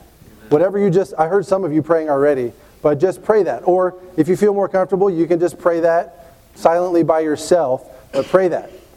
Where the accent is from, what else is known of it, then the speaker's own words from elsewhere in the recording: Atlanta, Georgia, United States; now in Athens, United States; I live and serve in Georgia. I grew up in Atlanta. I served there for a while with Brother Vern.